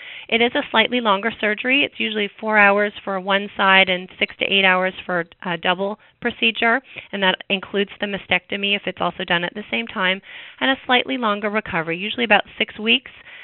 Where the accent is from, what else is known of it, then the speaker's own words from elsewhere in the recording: Canada; I grew up in Canada, and one of my Canadian friends sent this to me.